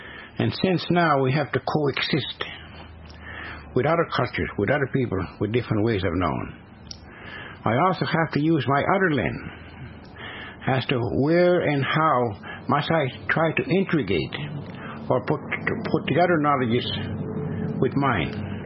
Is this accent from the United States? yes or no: no; Mi'kma'ki, Canada; I am from Mi'kma'ki. And I do reside in the community college Kisoni. And I am from the Moose Clan.